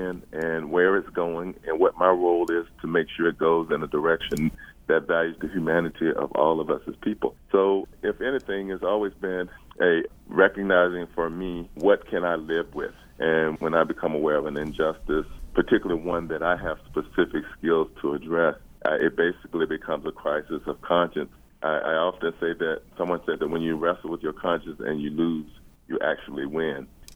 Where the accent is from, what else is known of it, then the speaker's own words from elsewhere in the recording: the South, United States; moved away as an adult; I left the South when I was 18 years old, and growing up in the South and dealing with racism and the limitations that I found that until I left, I like having grown up in the South.